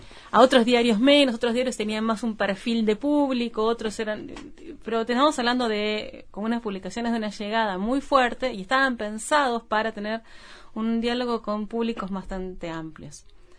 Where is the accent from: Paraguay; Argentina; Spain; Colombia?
Argentina; moved away as an adult; now in Uruguay; Yo soy argentina, sí.